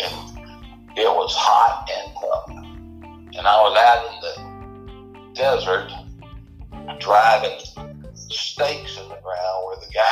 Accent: Montgomery, Alabama, United States; Montgomery, Alabama.

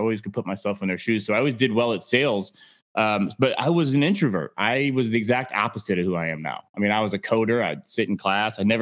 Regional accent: Indiana, United States; I came from Indiana where I can remember the first examples of entrepreneurialism.

